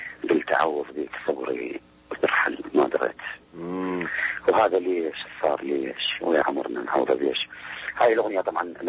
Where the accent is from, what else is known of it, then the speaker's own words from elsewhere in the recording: Iraq; ويمكن هذا يشرفني يعني كعراقي يشرف العراقيين يعني